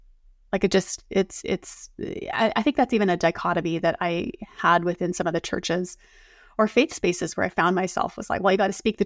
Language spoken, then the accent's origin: English; Canada; I'm Canadian.